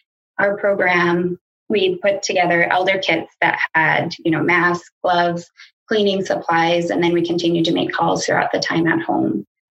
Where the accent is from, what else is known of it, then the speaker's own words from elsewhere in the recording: Poplar, Montana, United States; I grew up in Poplar, Montana, and basically lived here my whole life with the exception of when I attended Crown.